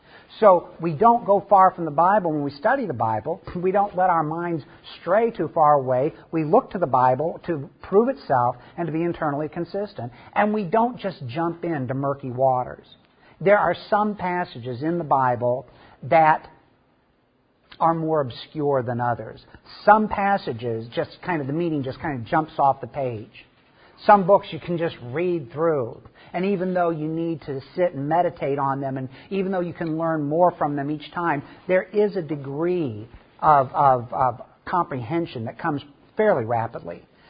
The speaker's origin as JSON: {"language": "English", "region": "Midwest", "country": "United States", "tie": "born or raised there", "lives_now": "Texas, United States", "said": "I grew up in the Midwest, and I learned to swim mostly in rivers and lakes. And that's kind of a foreign concept when you get into Texas."}